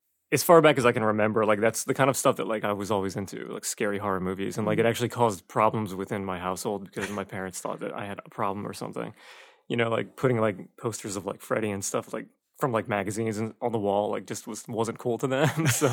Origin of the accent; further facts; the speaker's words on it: New Orleans, Louisiana, United States; Yeah, I'm from New Orleans.